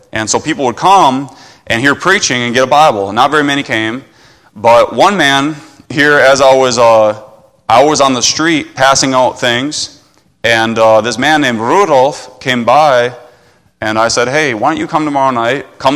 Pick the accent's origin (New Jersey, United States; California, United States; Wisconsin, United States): Wisconsin, United States; I grew up in Wisconsin on a dairy farm. And I thought I'd be a dairy farmer my whole life